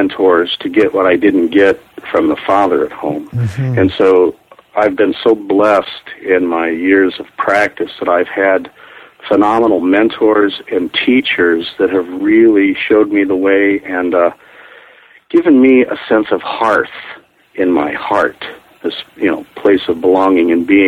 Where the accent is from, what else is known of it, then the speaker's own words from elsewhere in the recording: Xenia, Ohio, United States; I grew up in Xenia, Ohio, you know, in the middle of the country.